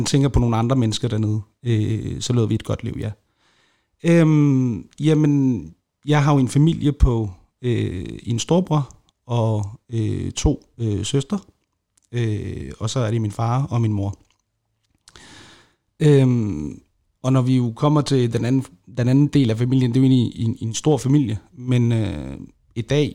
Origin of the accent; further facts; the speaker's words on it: Aleppo, Aleppo Governorate, Syria; now in Denmark; jeg er en ung syrisk kurder, faktisk fra Aleppo. Jeg er født og opvokset i Aleppo. Og den by, den er jo op på 5,5 millioner mennesker.